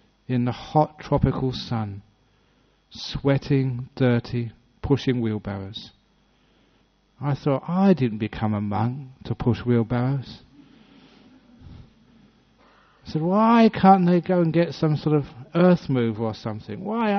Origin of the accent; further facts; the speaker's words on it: England, United Kingdom; I was from England